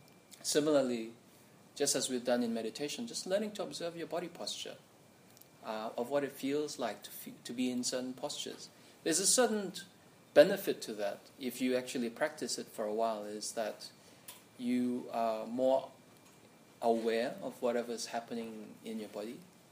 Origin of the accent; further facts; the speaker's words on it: Fiji; I'm from Fiji, so we actually have cyclones.